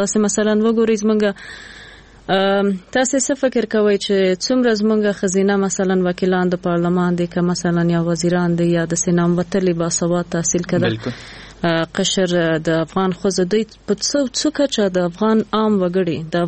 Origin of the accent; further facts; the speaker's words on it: Khewa, Nangarhar, Afghanistan; مونږ خو د جلال آباد یو کلی نه یو، لری کلی نه یو، بله، او لری ولسوالۍ خېوی ولسوالۍ نه، بیا خېوی کې مقالتک چا بیخي لری دی ښار